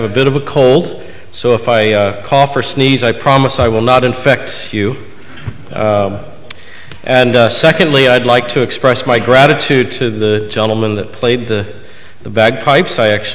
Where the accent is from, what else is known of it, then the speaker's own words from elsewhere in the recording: Kansas City, Missouri, United States; now in Overland Park, United States; I come from Kansas City, and I actually live on the Kansas side in a suburb called Overland Park.